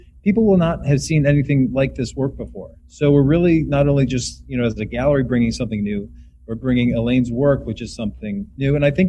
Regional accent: Michigan, United States; I'm from Michigan also.

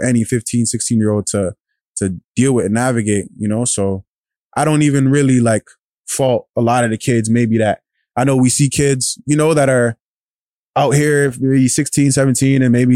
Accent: Toronto, Ontario, Canada; cause I'm from a city, you know, I'm from Toronto.

